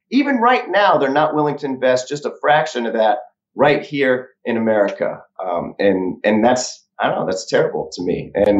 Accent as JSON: {"language": "English", "region": "Missouri", "country": "United States", "said": "Well, you know, I'm from Missouri. I came back from Iraq in 2009. And I go to my old neighborhood to visit, and I see the first house I ever lived in is bulldozed down."}